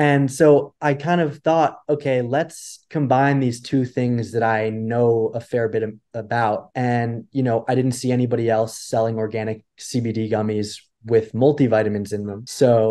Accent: New York City, New York, United States; born and raised in New York City, and I just moved back after 7 years of being elsewhere.

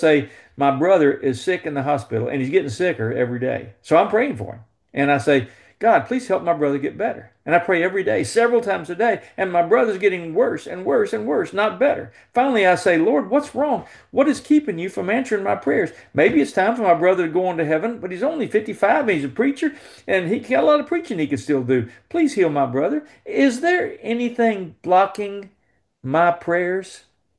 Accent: Mason, Texas, United States; I grew up in Mason, Texas, down by Fredericksburg.

